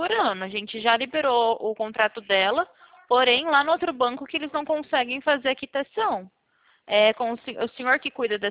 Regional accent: Presidente Prudente, São Paulo, Brazil; Eu sou de Presidente Prudente

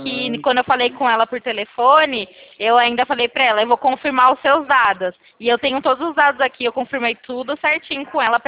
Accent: Americana, São Paulo, Brazil; Eu sou de americana.

